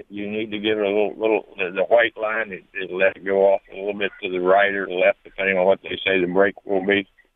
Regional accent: Houston, Texas, United States; I say I'm from Houston

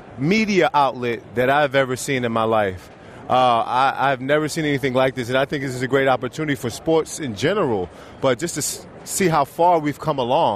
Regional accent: Brooklyn, New York, United States; April 28th at the Barclays Center. I'll be headlining my hometown on HBO, my new home.

